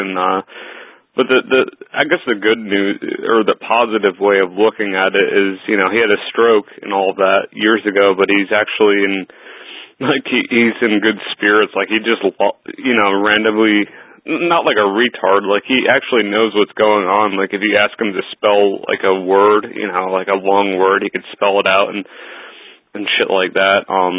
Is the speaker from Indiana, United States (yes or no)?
no; Pennsylvania, United States; born there; also born or lived in California; but I was born in Pennsylvania, and I don't know, it's sort of the same thing.